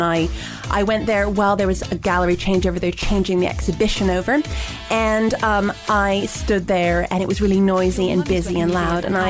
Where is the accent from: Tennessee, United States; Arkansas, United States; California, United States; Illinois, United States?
California, United States; born there; I didn't grow up in New York. I was born in California, so it's a place that I knew.